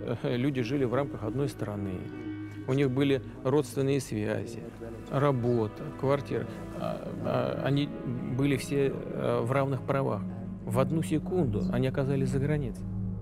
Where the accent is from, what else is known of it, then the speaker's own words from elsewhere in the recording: Saint Petersburg, Russia; now in Moscow, Russia; я приехал из Ленинграда, из Петербурга в Москву